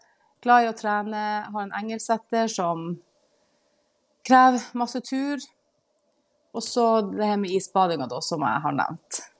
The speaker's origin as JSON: {"language": "Norwegian", "region": "Nordland", "country": "Norway", "lives_now": "Horten, Norway", "said": "vi bor nå i Horten. Vi flyttet ut til Horten i fjor sommer. Vi kommer jo fra Vesterålen."}